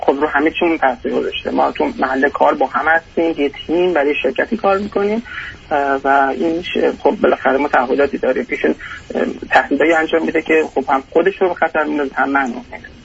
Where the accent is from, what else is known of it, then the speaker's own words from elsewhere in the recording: Iran; moved away as an adult; now in Australia; بعد از 5 سال هم از ایران خارج شدیم و مهاجرت کردیم به استرالیا و اومدیم اینجا